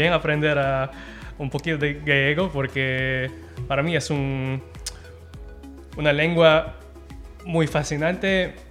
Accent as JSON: {"language": "Spanish", "country": "Philippines", "second_language": "Spanish", "lives_now": "Spain", "said": "Bueno, soy de Filipinas, es un país al sureste de Asia."}